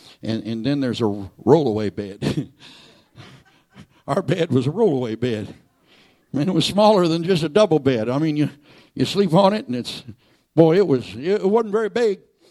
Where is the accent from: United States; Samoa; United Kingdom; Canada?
Canada; I'm a Canadian.